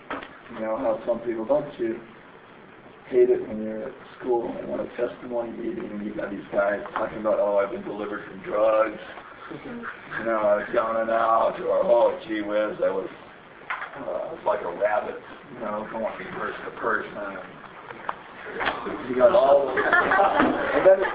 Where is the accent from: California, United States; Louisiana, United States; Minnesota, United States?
California, United States; I was body surfing in California. I'm from California.